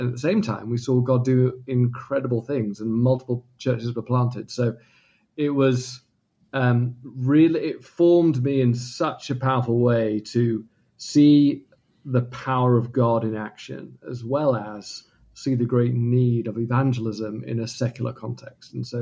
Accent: England, United Kingdom; now in Los Angeles, United States; which is very different to what I grew up with in England.

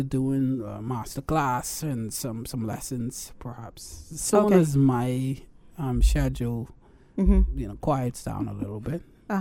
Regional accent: Bahamas; It stood out that I was from the Bahamas and I was just memorable to everybody because it was like, who the guy from the Bahamas?

